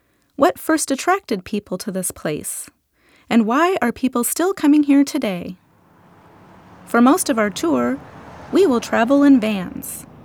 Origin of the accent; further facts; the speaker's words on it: Hawaii, United States; now in US mainland; I was born and raised in Hawaii.